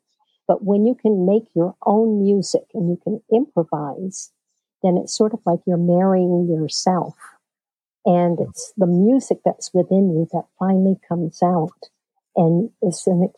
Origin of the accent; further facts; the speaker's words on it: Scotland, United Kingdom; And I said, "Yeah, I do. I'm Scottish."